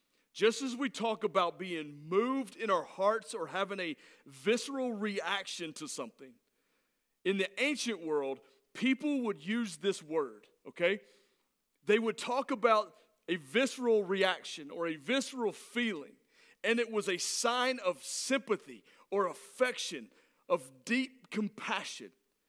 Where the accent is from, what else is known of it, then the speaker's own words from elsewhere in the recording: Alabama, United States; Some of you might have called me on it, saying it wrong, but I'm just from Alabama and I don't care.